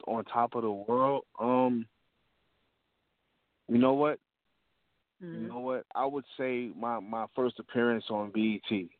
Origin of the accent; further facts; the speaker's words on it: Bronx, New York, United States; And I'm from the Bronx, so of course I'm you know, do what I do, sponsor anything in the Bronx.